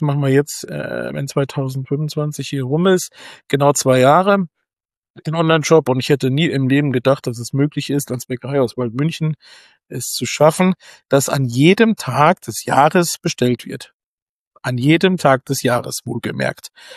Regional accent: Hesse, Germany; Ich war kurz in der TZ, der Bayer des Tages. Und das als Hesse muss man auch erstmal schaffen.

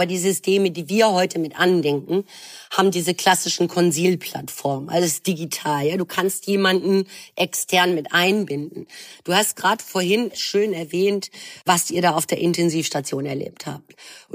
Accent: Düsseldorf, North Rhine-Westphalia, Germany; Ich bin Düsseldorferin.

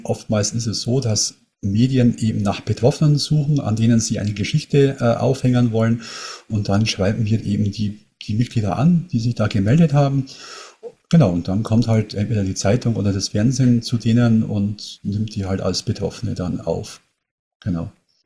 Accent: Bavaria, Germany; Ich komme aus der Nähe von München

